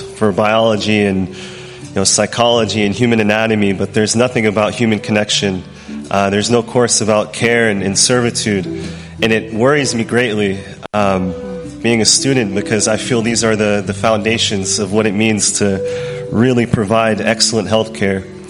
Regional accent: Texas, United States; I'm from Texas. I'm a first-year medical student

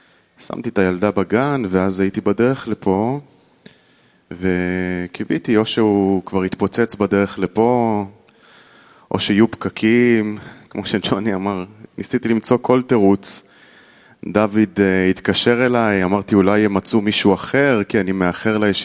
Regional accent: Petah Tikva, Central District, Israel; מפתח תקווה ישראל

